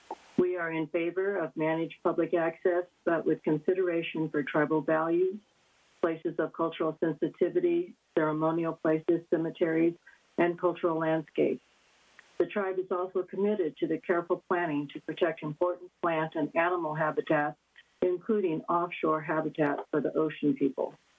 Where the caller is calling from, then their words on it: Arroyo Grande, California, United States; I'm calling from Arroyo Grande. That's where I live. I'm the tribal chair of the YTT, Northern Chumash Tribe